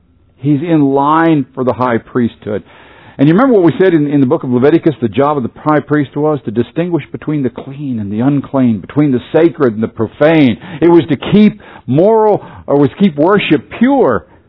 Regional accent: Pennsylvania, United States; where I grew up in Pennsylvania, that party usually involved a lot of drinking and less than moral behavior.

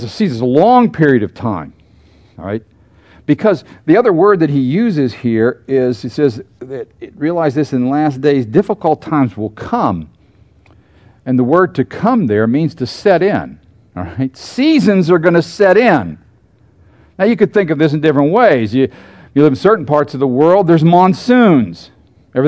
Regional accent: Pennsylvania, United States; I grew up in Pennsylvania. I know about winter.

